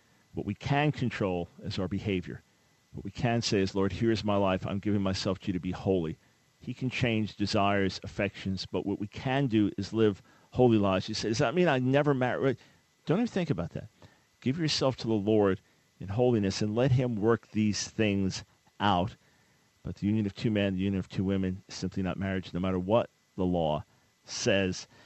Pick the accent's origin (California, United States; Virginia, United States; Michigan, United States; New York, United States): New York, United States; in your state right now, my home state, it is, quote, legal.